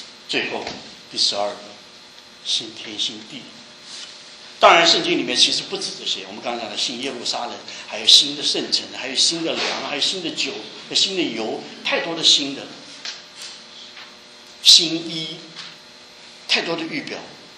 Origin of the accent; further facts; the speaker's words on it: Taipei, Taiwan; now in United States; 我结婚的时候，我不知道你们怎么样，我真的跑老远跑到陈阿姨家去哎，我去娶她哎。我家在台北，她在基隆